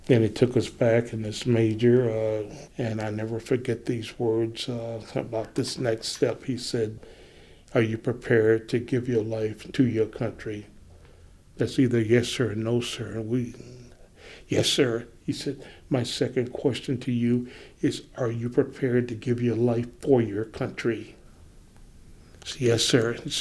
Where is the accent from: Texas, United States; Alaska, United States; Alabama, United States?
Alabama, United States; Demopolis; I was born in Demopolis, Alabama, May 21st, 1946. Brought into the world by then what they call a midwife. And the family share crop for a guy outside of Demopolis.